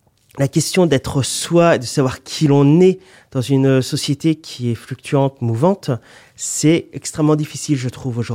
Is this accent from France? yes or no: yes; Brittany, France; je me reconnais en tant que bretonne ou breton